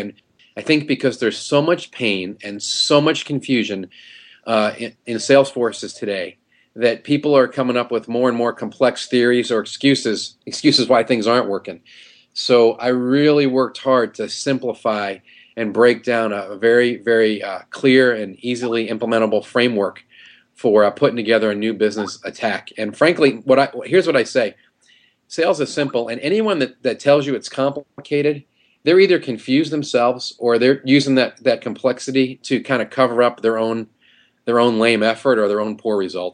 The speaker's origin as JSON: {"language": "English", "region": "New York", "country": "United States", "moved": "yes", "lives_now": "St. Louis, United States", "said": "I am a transplanted New Yorker. I've lost most of my accent, but I'm from New York, from the city, and I've been in St. Louis 20 years this month"}